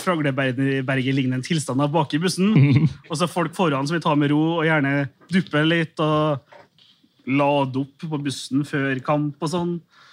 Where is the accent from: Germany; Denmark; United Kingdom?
United Kingdom; Aberdeen, Scotland; Norwegian is a second language; Jeg er fra Aberdeen